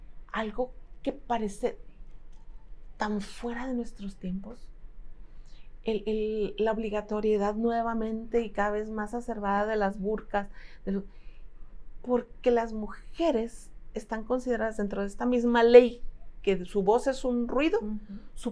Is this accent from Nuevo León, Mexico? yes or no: no; Jalisco, Mexico; yo soy de Jalisco, Colima es muy cercano